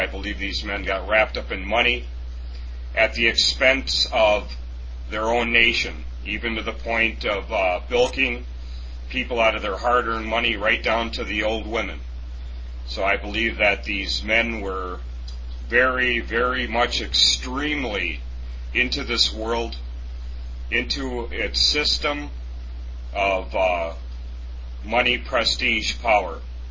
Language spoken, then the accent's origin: English; England, United Kingdom; pardon me, I'm still an Englishman